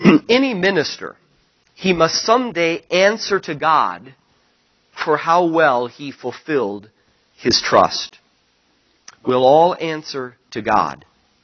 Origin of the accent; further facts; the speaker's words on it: Utah, United States; I went to public school, and in junior high and high school, I grew up in Utah. I was the only Christian in my school